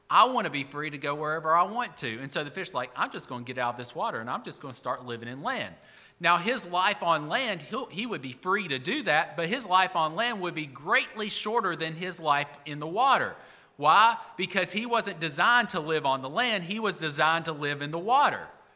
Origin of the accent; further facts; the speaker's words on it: Alabama, United States; Now, I'm from Alabama, and I don't claim to be good with statistics.